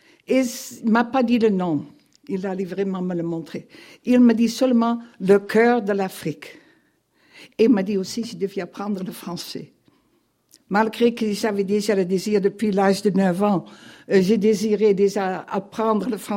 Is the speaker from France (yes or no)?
no; Netherlands; French is a second language; malgré que vous entendez peut-être mon accent, je suis néerlandaise, le Seigneur m'a renvoyée de mon pays.